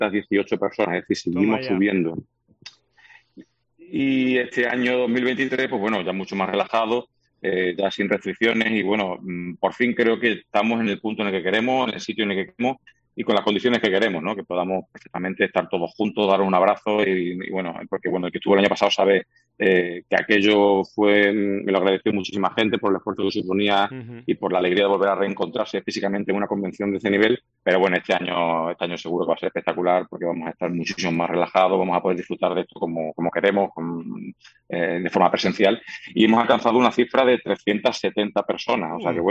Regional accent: Badajoz, Extremadura, Spain; Yo soy aquí de Badajoz, y entonces, bueno, pues intentar montar una convención aquí.

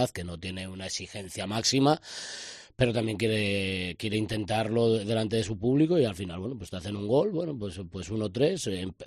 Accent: Ribadelago, Castile and León, Spain; estuve en mi pueblo, en Riva del Lago, el fin de semana, y lo comentaba con gente de ahí del pueblo

